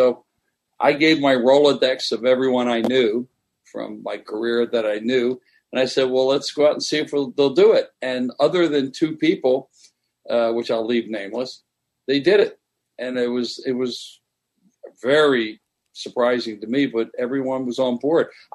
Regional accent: Maryland, United States; also born or lived in Philadelphia; Well, I grew up in Maryland. My mother got remarried when I was about 7. Then we moved to Philadelphia.

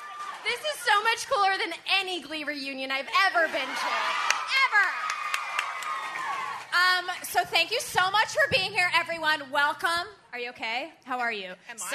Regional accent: Canada; I'm Canadian.

